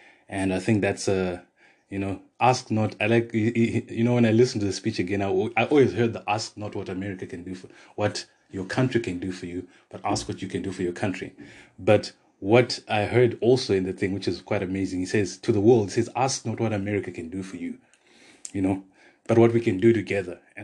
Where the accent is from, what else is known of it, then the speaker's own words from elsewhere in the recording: Zimbabwe; now in South Africa; And, being an immigrant, I'm from Zimbabwe, so coming into South Africa and seeing the effects of a welfare state.